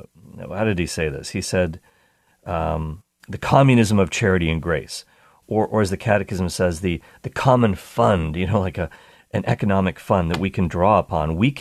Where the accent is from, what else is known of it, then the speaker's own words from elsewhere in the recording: Canada; I am Canadian, so I had to take French a little bit